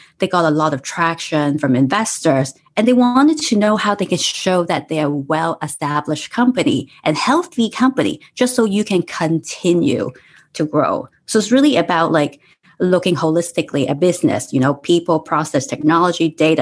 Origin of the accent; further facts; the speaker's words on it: Hong Kong; I was born and raised in Hong Kong in the 80s.